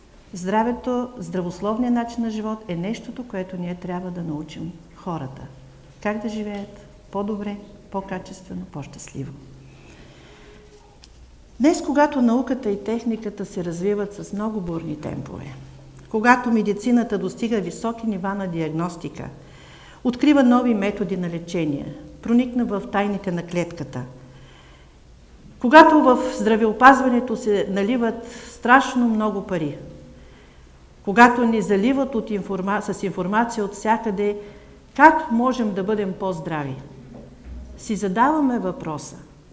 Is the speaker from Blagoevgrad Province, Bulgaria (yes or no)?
no; Silistra, Silistra Province, Bulgaria; moved away as an adult; now in Varna, Bulgaria; Аз съм силистренка. И винаги идвам с голямо вълнение тук, защото най-хубавите ми детските години, до 18 години, са минали в този град.